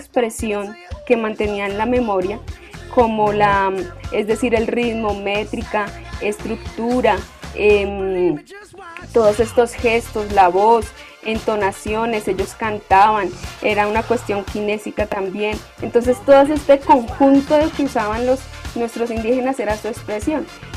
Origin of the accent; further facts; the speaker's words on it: Colombia; pero en verdad el teatro nativo de nosotros como colombianos y como latinoamericanos, como hispanos, viene desde esas expresiones orales místicos, podría decirse, de nuestros indígenas